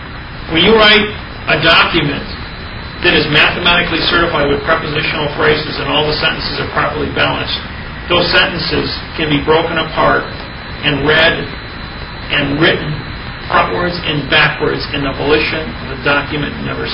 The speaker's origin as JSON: {"language": "English", "region": "Wisconsin", "country": "United States", "said": "I'm not Hawaiian. I'm a white Haole from Wisconsin."}